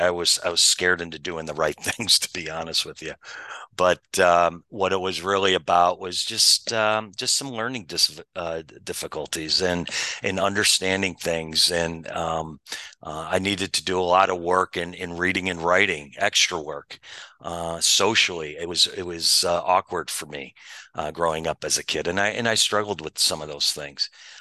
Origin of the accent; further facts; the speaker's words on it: Buffalo, New York, United States; born there; I was born here in Buffalo.